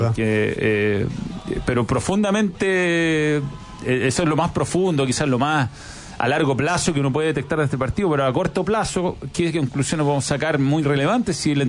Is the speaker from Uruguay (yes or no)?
yes; Uruguay; Yo soy uruguayo, me quedo preocupado también